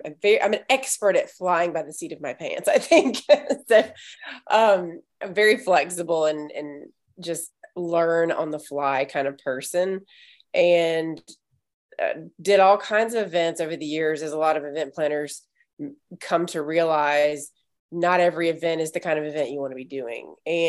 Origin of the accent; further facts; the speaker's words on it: Mississippi, United States; I'm from Mississippi. And until the pandemic, that's where all my events were.